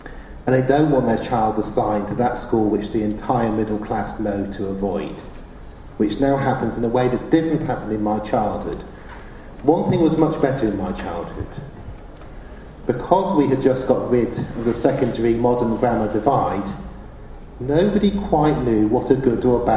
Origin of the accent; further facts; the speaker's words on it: Oxford, South East England, United Kingdom; I grew up in Oxford, it was only 3 miles away